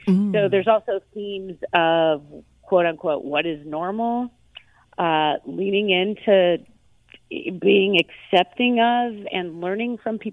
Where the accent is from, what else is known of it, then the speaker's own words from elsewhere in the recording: California, United States; I grew up actually in the East Bay